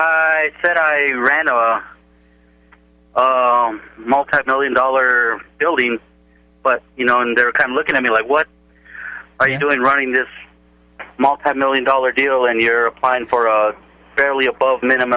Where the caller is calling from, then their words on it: Albuquerque, New Mexico, United States; Yeah, I'm calling from Albuquerque. I just couldn't get a hold of KNKT guys.